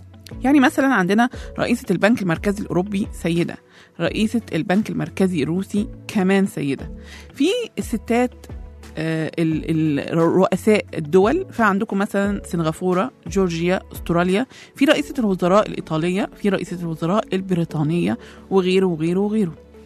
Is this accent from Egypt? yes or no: yes; Egypt; كمان عندنا في مصر في قاضيات ووزيرات